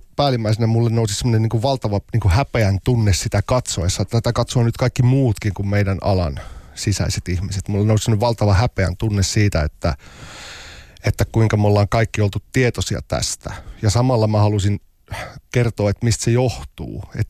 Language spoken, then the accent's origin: Finnish; Tornio, Lapland, Finland; Mä olin Torniossa, mistä mä oon kotoisin